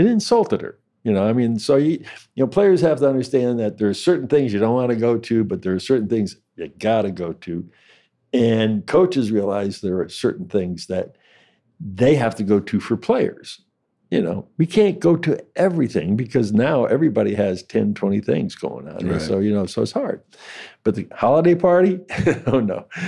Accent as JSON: {"language": "English", "country": "Ireland", "said": "I'm an Irishman, okay?"}